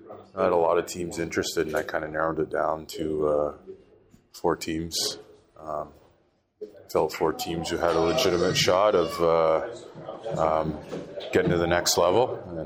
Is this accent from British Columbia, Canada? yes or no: yes; Vancouver, British Columbia, Canada; Yeah, I'm from Vancouver, so I'm used to it, right?